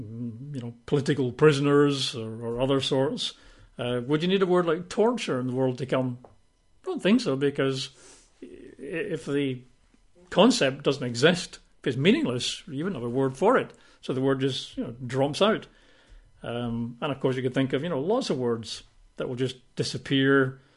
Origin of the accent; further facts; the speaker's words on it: United Kingdom; or I think the Americans prefer Babel, but we're British.